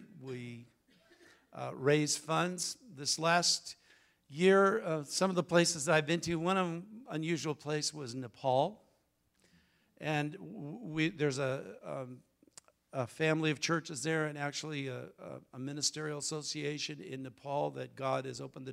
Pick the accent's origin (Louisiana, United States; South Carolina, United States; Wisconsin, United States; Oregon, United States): Oregon, United States; I grew up in the Pacific Northwest in Oregon, where you folks are going.